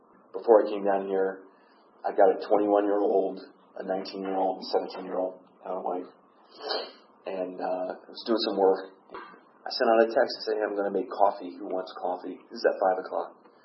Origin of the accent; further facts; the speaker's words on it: Tampa, Florida, United States; and I'm from Tampa, so Sandy was all around in that area.